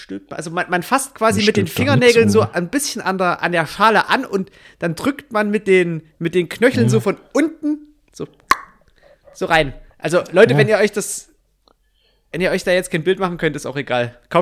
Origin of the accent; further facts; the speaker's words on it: East Germany, Germany; Wo ich mir so als Ossi denke